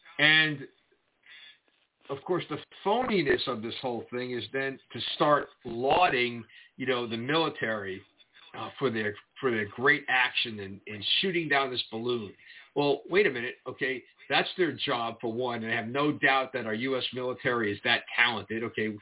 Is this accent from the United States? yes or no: no; Canada; I'm from Canada.